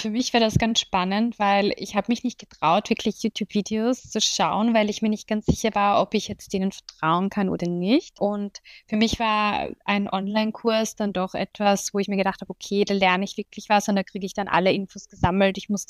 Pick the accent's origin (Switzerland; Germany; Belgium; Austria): Austria; Ich komme aus Österreich, genau.